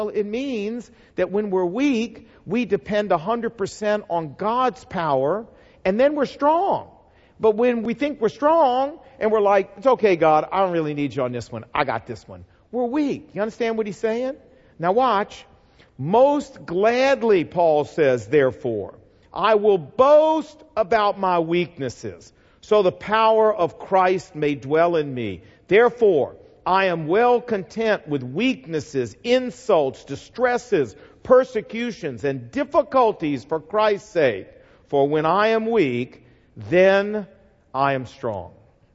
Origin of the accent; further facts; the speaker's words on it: the South, United States; I'm from the South, can y'all tell?